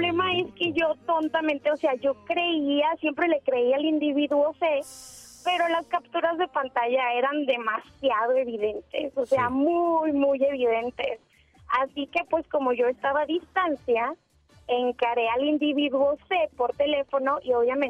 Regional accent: Guadalajara, Jalisco, Mexico; yo vivía con una persona allá en Ciudad de México, soy de Guadalajara, sí. Pero me fui un tiempo a Ciudad de México.

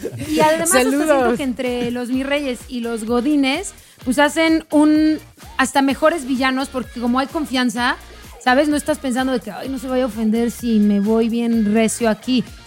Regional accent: Cuernavaca, Morelos, Mexico; Quiero que sepan que yo soy de Cuernavaca. Yo soy de Cuernavaca y mis fines de semana eran en el rollo.

